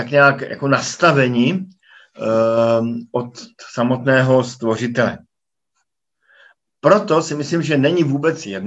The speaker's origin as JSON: {"language": "Czech", "town": "Brno", "region": "South Moravian Region", "country": "Czechia", "tie": "born or raised there", "lives_now": "Bratislava, Slovakia", "said": "jsem kazatelem v Bratislavě, rodem jsem z Brna"}